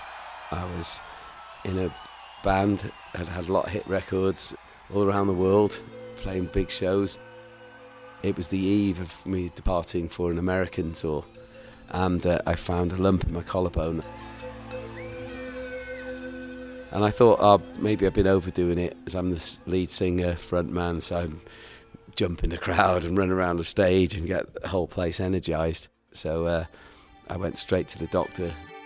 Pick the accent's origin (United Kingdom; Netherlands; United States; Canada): United Kingdom; Wales; Hello there … from Wales in the UK.